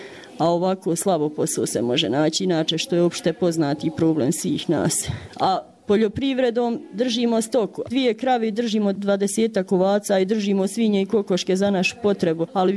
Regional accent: Čajniče, Republika Srpska, Bosnia & Herzegovina; ja sam iz jednog sela isto koje je blizu Čajnića, ali išla sam, rođena sam u Čajnić, išla sam u školu u Čajnić, inače sam tamo više vremena provela nego na tom selu gdje sam rođena.

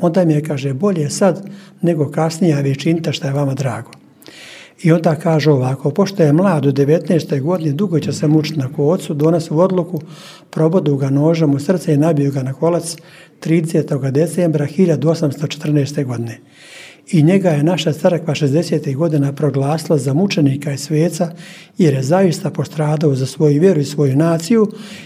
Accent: Janj, Republika Srpska, Bosnia & Herzegovina; Pa nisam ja baš odavde, ali sam dugo ovdje. Ja sam rodom iz Janja, od Šipova gore, a ovdje sam od 60. godine.

